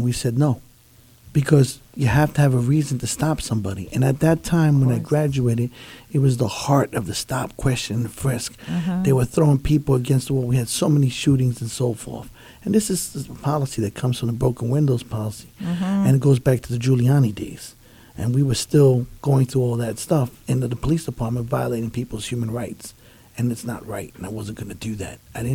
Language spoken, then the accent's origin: English; New York City, New York, United States; Well, I grew up in the South Bronx, back in the Grand Concourse on 167th, and went to Cardinal Hayes High School and so forth. And being a young white Latino, you get into a lot of fights.